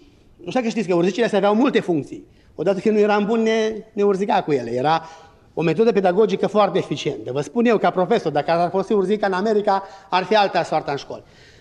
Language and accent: Romanian; Romania; noi vorbim românește, pentru că suntem români. Ne-am născut în România și vorbim românește.